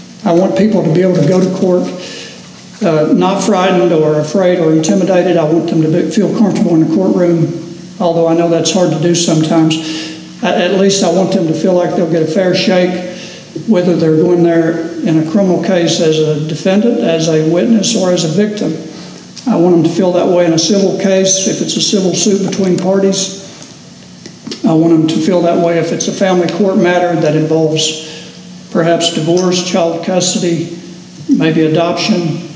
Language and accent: English; Kentucky, United States; I'm originally from Clay and Owsley County. I've lived in Estill County now for about 15 years.